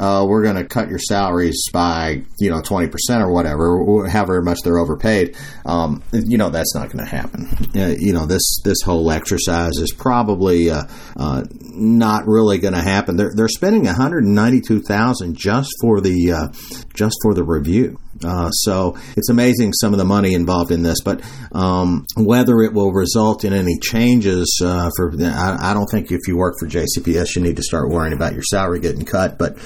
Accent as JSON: {"language": "English", "town": "Louisville", "region": "Kentucky", "country": "United States", "tie": "born or raised there", "said": "the part of the show where I talk a little bit about things going on here in Louisville, Kentucky, my hometown."}